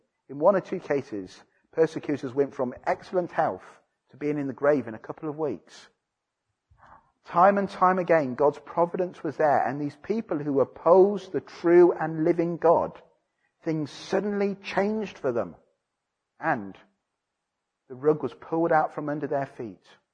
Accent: Wales, United Kingdom; born there; as you know, I was born in Wales.

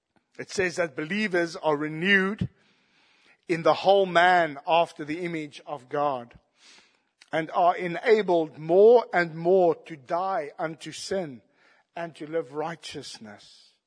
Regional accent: South Africa; I'm South African.

